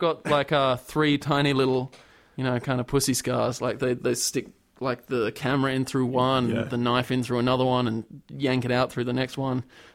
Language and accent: English; Australia; But because I'm from Australia, it's all right.